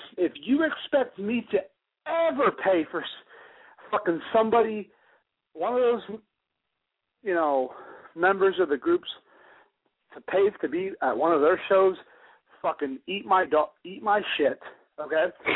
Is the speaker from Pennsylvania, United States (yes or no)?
yes; Allentown, Pennsylvania, United States; All right, so basically where I'm from Allentown. Allentown, Bethlehem, you know, the AB area. It's called Lehigh Valley.